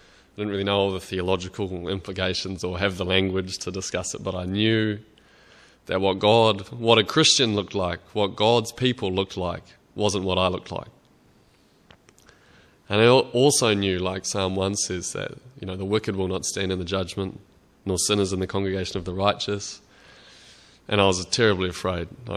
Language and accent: English; Australia; I grew up in Australia, so that's kind of part of it.